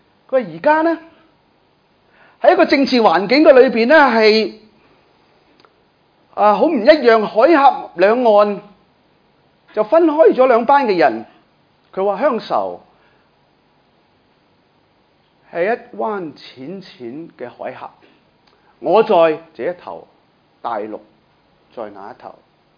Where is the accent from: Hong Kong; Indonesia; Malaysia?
Hong Kong; 当然我们都是香港人，我一早就知道我不可以离开香港